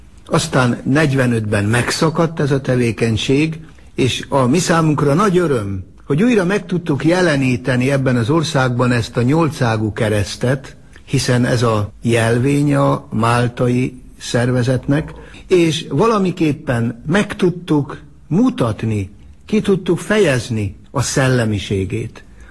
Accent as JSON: {"language": "Hungarian", "country": "Hungary", "said": "Úgy általában én nagyon büszke vagyok arra, hogy magyarnak születhettem, és magyarként élhetek, és ennek a nemzetnek a tagja lehetek."}